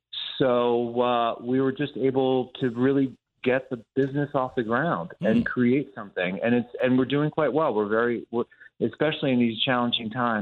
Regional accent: Williamsport, Pennsylvania, United States; I grew up in central Pennsylvania, in a small city called Williamsport.

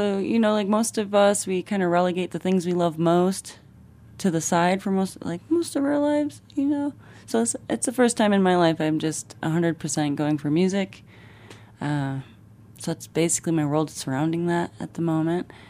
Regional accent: Michigan, United States; now in Carbondale, United States; I'm coming from Carbondale at the moment. I'm from Michigan. I've been here just under a year.

